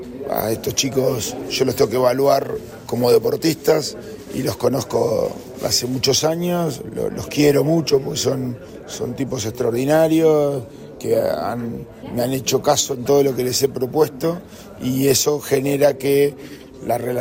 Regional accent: Uruguay; now in Chile; Como entrenador o como jugador uruguayo, veíamos que Chile tenía una cantidad de potencial

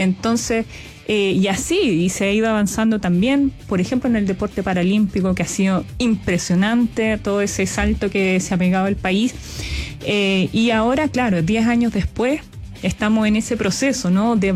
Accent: Chile; A veces como chilenas, chilenos, nos cuesta valorar lo que hacemos como país.

